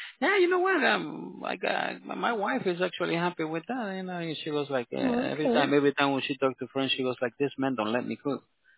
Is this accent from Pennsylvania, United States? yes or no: no; California, United States; I'm from California, and I got a Southern girl for a wife.